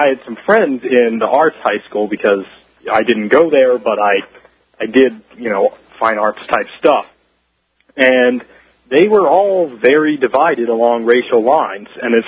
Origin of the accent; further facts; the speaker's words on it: Dallas, Texas, United States; Well, I grew up in Dallas, which the main Dallas area school district was still at the time under a federal desegregation order.